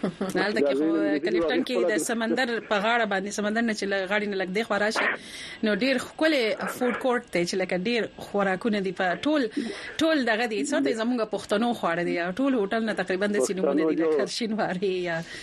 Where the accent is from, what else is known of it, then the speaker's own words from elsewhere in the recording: Lashkar Gah, Helmand, Afghanistan; زه د هلمند لشکرګاسه یم